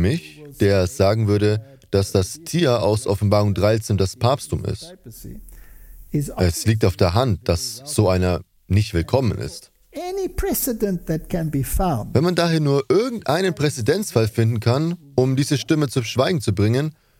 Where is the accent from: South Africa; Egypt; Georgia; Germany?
South Africa; Nun, ich komme aus Südafrika.